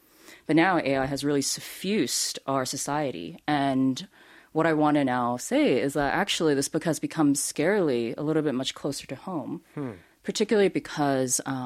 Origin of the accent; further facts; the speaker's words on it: Seoul, South Korea; also born or lived in New York, United States; so I grew up in Seoul in New York